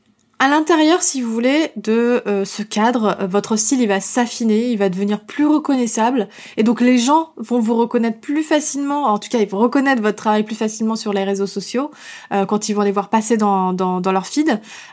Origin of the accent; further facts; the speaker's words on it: Île d'Oléron, Nouvelle-Aquitaine, France; je viens de l'île d'Oléron. Autant vous dire que la mode c'était pas quelque chose